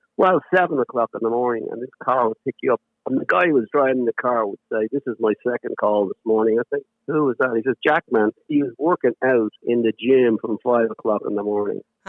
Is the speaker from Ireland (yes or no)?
yes; Dublin, Leinster, Ireland; moved away; No, absolutely not. And I don't want it to go. 68 Mangerton Road. I was born in 1944.